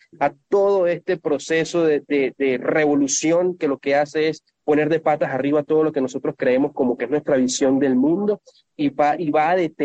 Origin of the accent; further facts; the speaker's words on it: Venezuela; yo tengo esperanza en Venezuela, en nuestro país. Yo tengo mucha esperanza.